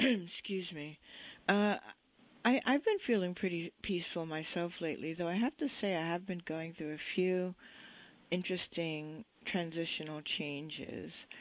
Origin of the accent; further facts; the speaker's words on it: The Bronx, New York, United States; You know, I grew up in the Bronx, and we used to call them stoops.